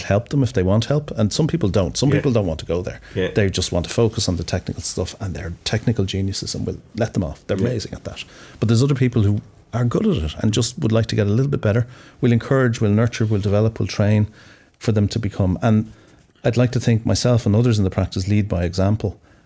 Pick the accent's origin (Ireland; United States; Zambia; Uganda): Ireland; And we as Irish people are incredibly good at forming connections and finding a commonality.